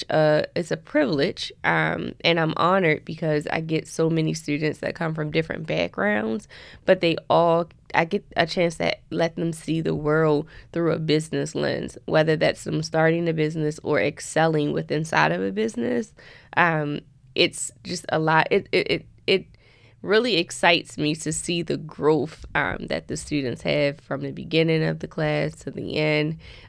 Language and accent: English; Baltimore, Maryland, United States; I grew up in Baltimore City, so it gave me an opportunity to see the world in a different lens and provide opportunities to my community where I grew up at.